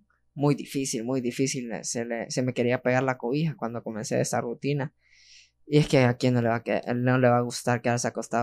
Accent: Honduras; cuando uno sale a otros países, le preguntan: ¿de dónde eres? De Honduras.

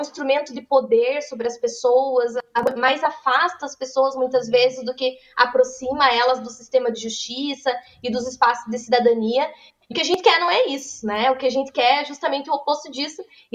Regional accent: Paraná, Brazil; now in Florianópolis, Brazil; Eu sou paranaense, você disse, né? Tô morando agora aqui em Florianópolis.

